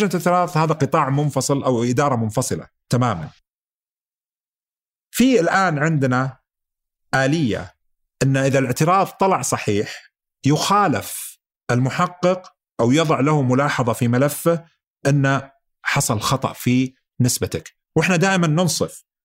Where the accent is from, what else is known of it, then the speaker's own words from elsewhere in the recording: Saudi Arabia; للأسف حنا عندنا في السعودية